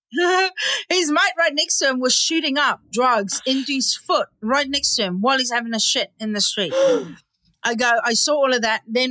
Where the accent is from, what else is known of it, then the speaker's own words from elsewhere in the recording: South Africa; as in I am South African and I have a sofa and she has an oversized sofa from South Africa.